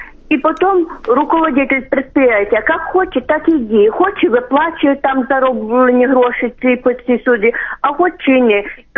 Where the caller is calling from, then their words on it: Dzhankoi, Crimea, Ukraine; Я із Кримагород Жанкой.